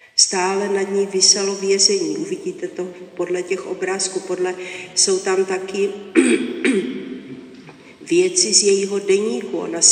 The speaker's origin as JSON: {"language": "Czech", "region": "Moravia", "country": "Czechia", "said": "pocházím z Moravy, byla jsem úplně jako holka z vesnice."}